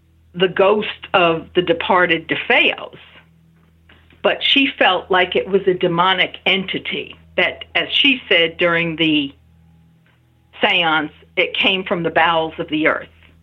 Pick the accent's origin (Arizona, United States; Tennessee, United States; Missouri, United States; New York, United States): New York, United States; College Point; My hometown of College Point, Queens, which is about 35 miles away from Amityville